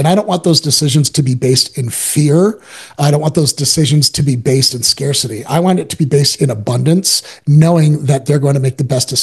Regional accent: Detroit, Michigan, United States; I grew up in Detroit. We didn't have by no means were we wealthy.

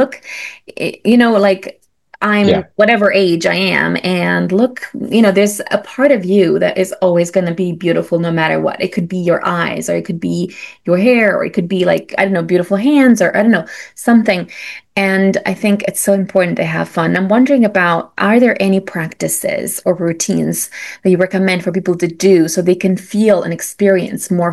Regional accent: Romania; now in London, United Kingdom; When I came to London from Romania 20 something years ago, I was really lonely.

